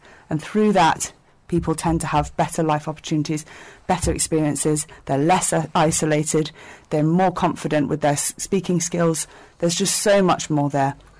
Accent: Hong Kong; also born or lived in China; I grew up in Hong Kong. I also spent a lot of time working in China.

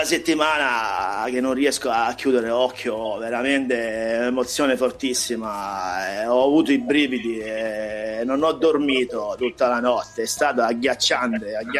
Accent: Lecce, Apulia, Italy; io sono salentino, sono di Lecce

